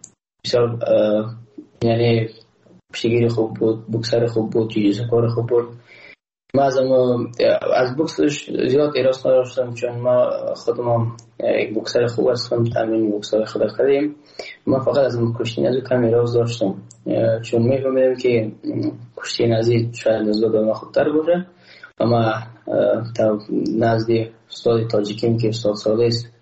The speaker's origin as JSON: {"language": "Persian", "country": "Afghanistan", "said": "ما یک افغان هستم"}